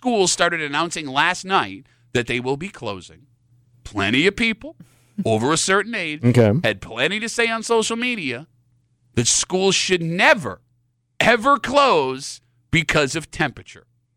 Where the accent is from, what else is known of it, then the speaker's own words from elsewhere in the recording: Gates, New York, United States; I grew up in Gates.